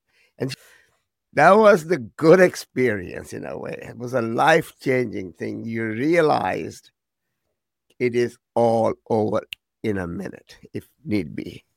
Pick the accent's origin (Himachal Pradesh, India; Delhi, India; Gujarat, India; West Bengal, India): Delhi, India; born there; I was born in Delhi.